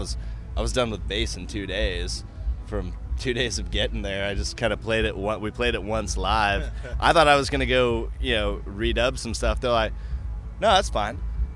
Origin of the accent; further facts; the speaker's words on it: Alaska, United States; And I felt it too growing up in Alaska.